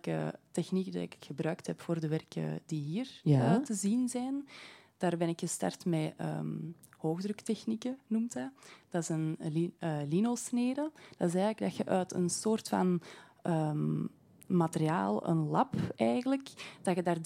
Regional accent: Oud-Turnhout, Flanders, Belgium; Zelf ben ik 24 jaar en ik kom uit Oud-Turnhout. Dus ik ben wel van hier in de buurt.

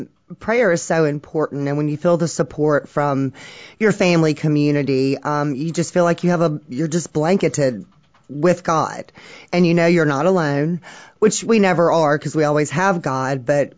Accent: Mobile, Alabama, United States; now in Daphne, United States; I am from Daphne, Alabama, originally from Mobile, but we moved to Daphne about 3.5 years ago.

